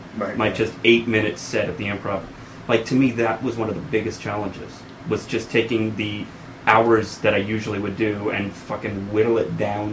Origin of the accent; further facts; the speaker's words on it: Florida, United States; moved away as an adult; I came from South Florida where I was like that guy.